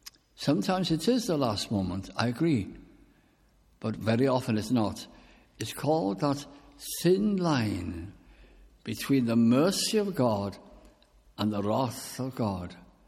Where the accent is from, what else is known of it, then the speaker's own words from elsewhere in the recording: North West England, United Kingdom; I was brought up in South Lancashire